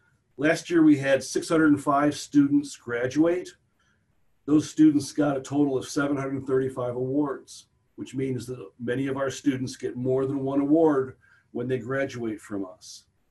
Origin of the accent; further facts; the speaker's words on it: Illinois, United States; I grew up outside of Chicago, but came down to visit the family farm and work on the family farm